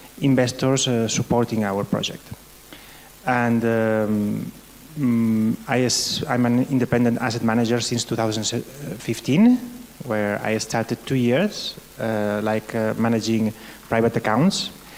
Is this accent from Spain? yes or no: yes; Barcelona, Catalonia, Spain; I am from Barcelona, and I'm the manager of a concentrated hedge fund we just launched last year